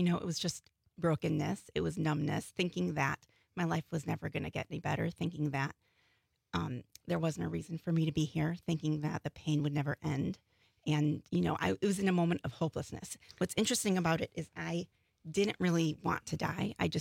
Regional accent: Illinois, United States; I grew up about an hour north of Chicago. Okay. In Wisconsin or in No, Illinois? It was in Illinois, about 10 minutes from the Wisconsin border.

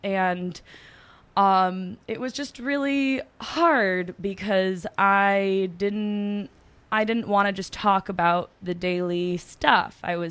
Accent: Detroit, Michigan, United States; I grew up in Detroit watching Kwame Kilpatrick, run our city poorly when we needed a good leader.

